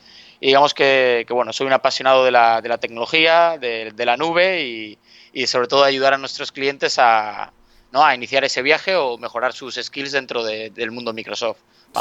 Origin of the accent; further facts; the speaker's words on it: Bilbao, Basque Country, Spain; Yo soy de Bilbao, que está en el norte de España, y es un área, es una ciudad industrial, el Bilbao.